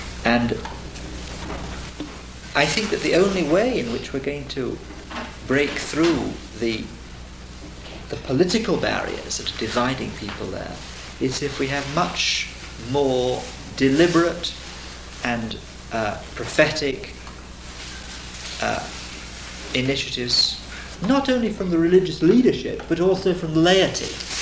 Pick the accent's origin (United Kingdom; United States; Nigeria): United Kingdom; Liverpool, North West England; I grew up in Liverpool, which in many ways was an extension of Ireland onto the mainland of Great Britain.